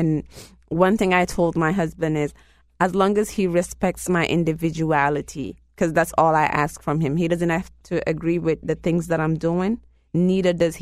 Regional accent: Gambia; I'm originally from Gambia. It's a small country in West Africa

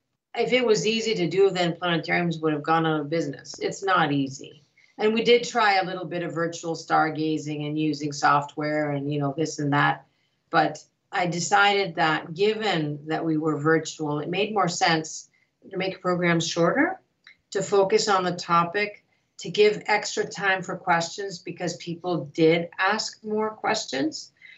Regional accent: Greece; As you know, I grew up in Greece

